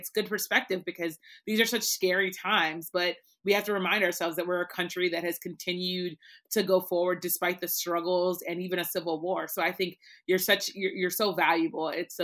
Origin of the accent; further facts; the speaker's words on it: Miami, Florida, United States; I'm from Miami, Florida, and my dream job was to be a cops reporter for the Miami Herald.